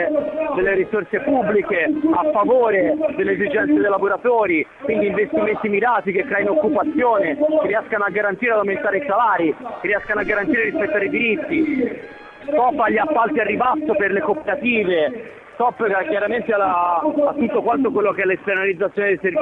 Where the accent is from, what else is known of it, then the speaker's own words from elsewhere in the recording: Livorno, Tuscany, Italy; una mia punto di vista da livornese, dico sempre, di Livorno si mitizza tanto appunto di città antifascista